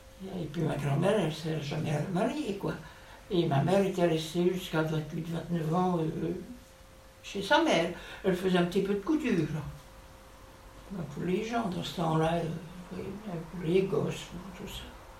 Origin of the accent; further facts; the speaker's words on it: Sully, France; born there; Je suis né à Sully, parce qu'à ce moment-là, on allait pour la maternité.